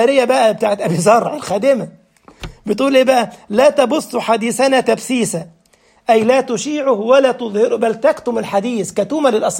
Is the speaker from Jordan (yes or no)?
no; Egypt; اللي بيسموه عندنا في مصر مدملكة